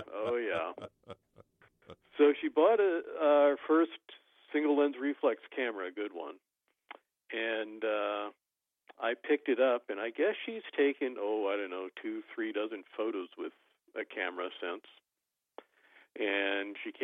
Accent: Moorhead, Minnesota, United States; Well, I grew up in Moorhead, Minnesota here. Actually stayed there through college, went to Moorhead State, majored in chemistry and physics.

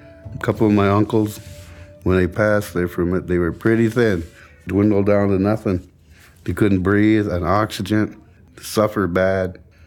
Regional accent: Minnesota, United States; I'm from the White Earth Indian Reservation.

